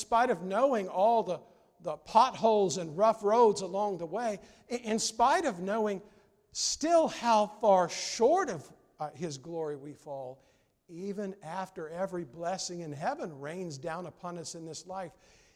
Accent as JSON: {"language": "English", "region": "South Carolina", "country": "United States", "tie": "born or raised there", "said": "I grew up in South Carolina. Whenever there was ice in South Carolina, you'd stay inside the house"}